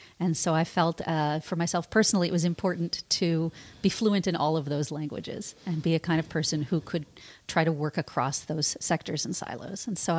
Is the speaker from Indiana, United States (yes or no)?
no; Chicago, Illinois, United States; And my hometown newspaper in Chicago was running a 4-part article series on genetic engineering.